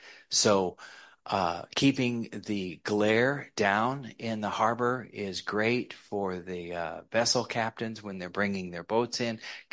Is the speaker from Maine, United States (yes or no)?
no; Juneau, Alaska, United States; I grew up in Juneau, worked on commercial fishing boats starting at age 7 with my uncle through college